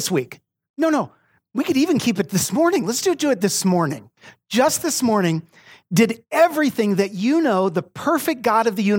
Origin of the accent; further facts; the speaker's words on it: Arizona, United States; I was born and raised in Arizona. I'm some more south than you are.